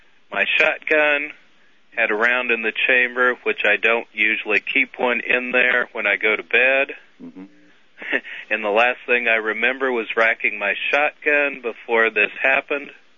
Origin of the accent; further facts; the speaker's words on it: Albuquerque, New Mexico, United States; born there; Well, my grandfather, I was born in Albuquerque. And my grandfather worked at the Air Force base there.